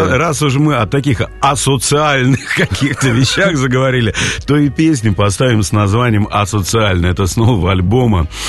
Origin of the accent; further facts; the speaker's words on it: Donbas, Ukraine; я, например, там о Донбассе думаю всегда, поскольку я тамошний уроженец.